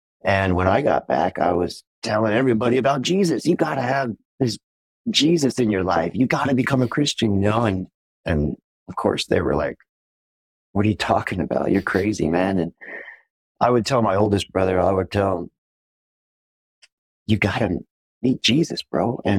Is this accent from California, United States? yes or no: no; Tucson, Arizona, United States; I feel like God's telling me to go back to Tucson, go back to my hometown